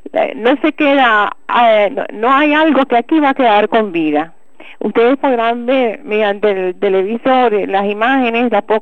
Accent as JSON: {"language": "Spanish", "country": "Cuba", "said": "yo, como ciudadana cubana, no veo que no tengo por qué morir quemada"}